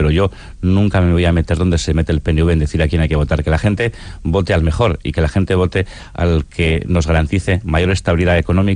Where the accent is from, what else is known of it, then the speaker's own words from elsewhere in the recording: Basque Country, Spain; Yo soy un vasco de palabra.